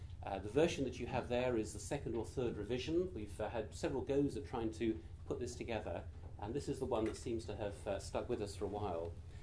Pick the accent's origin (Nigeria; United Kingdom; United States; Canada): United Kingdom; I'm a British Anabaptist. And I have absolutely no Mennonite heritage.